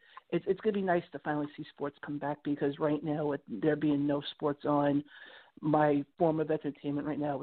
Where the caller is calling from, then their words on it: Westbury, New York, United States; from Westbury. From Stony Brook.